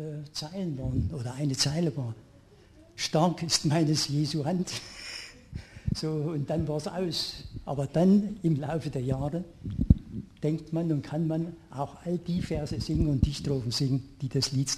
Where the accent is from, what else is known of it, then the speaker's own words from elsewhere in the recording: Bad Brambach, Saxony, Germany; also born or lived in Plauen; als Kind haben wir immer dann in Brambach, also ich komme aus dem Vogtland, in Brambach und in Plauen dann ein bestimmtes Lied gehabt